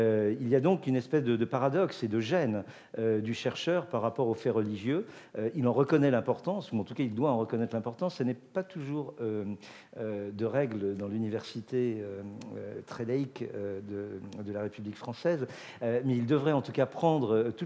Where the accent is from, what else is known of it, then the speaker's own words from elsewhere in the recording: France; mais en plus je suis français, nul n'étant parfait sur cette terre